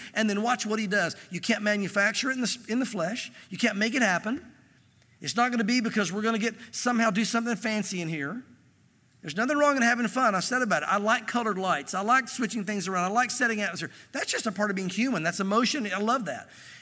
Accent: the South, United States; I grew up in the South, and there's nothing, I totally understand it, and I get it.

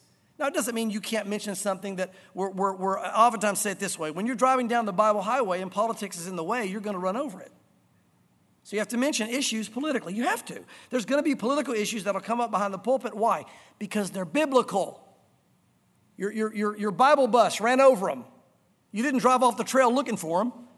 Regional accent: the South, United States; But the environment I grew up in the South was the Word of God wasn't taught in the churches I grew up in.

